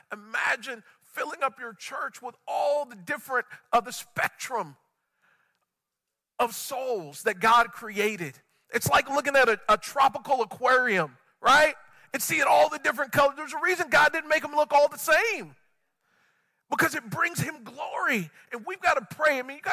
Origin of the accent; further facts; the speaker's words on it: San Diego, California, United States; It reminds me of my first neighborhood growing up in San Diego.